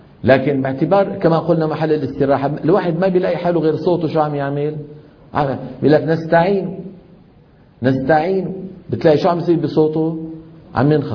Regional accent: Syria; عندنا في الشام

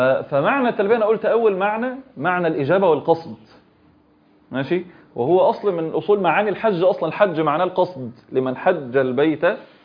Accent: Egypt; احنا ايه مصريين

